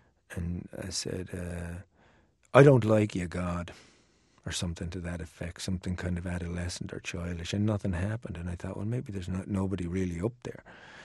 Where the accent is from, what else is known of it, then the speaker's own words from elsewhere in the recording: Dublin, Leinster, Ireland; It was a working-class family in Dublin, and my father was a labourer, and he had to work really, really hard.